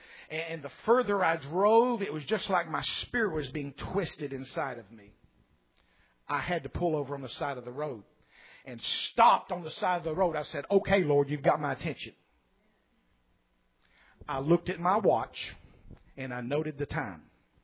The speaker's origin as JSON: {"language": "English", "town": "Coon Creek", "region": "Kentucky", "country": "United States", "said": "Got into Leslie County, got and went up Coon Creek. I'm from Coon Creek."}